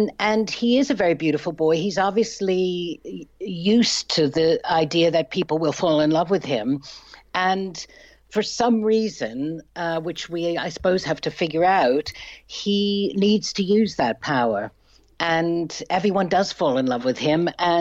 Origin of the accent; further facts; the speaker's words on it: Massachusetts, United States; Well, I grew up just outside of Boston